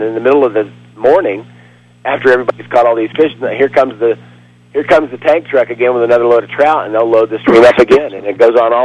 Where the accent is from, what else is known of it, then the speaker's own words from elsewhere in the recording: Kansas City, Kansas, United States; also born or lived in Iowa; Well, I grew up in Kansas, in Kansas City pretty much, and some of it in Iowa